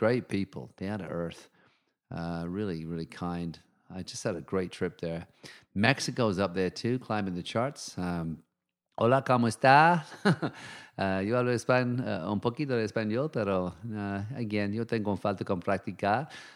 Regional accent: United Kingdom; born there; moved away as an adult; UK, of course, I was born in the United Kingdom, so dear to my heart

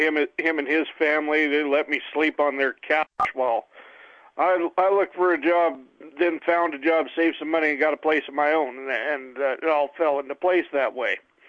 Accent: Idaho, United States; also born or lived in Las Vegas / Ohio; So 2013 is when I moved from Las Vegas to Ohio, where I registered to vote in Ashtabula County, up northeast Ohio, right on the Pennsylvania border. And then 2 years later, I came back to Idaho. I came back home to Idaho

